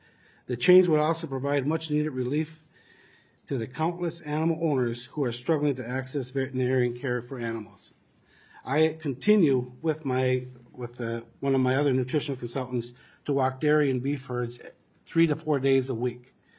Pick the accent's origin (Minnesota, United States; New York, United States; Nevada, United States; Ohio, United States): Minnesota, United States; Perham; I'm from Perham, Minnesota.